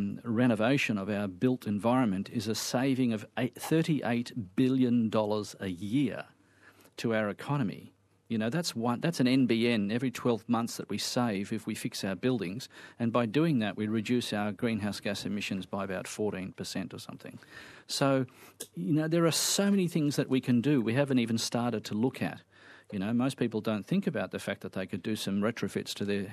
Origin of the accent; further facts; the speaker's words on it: Sydney, New South Wales, Australia; now in Western Australia; Well, look, I'm on the West Coast, so I, even though I grew up in Sydney, I'm a little out of touch with what happens over there.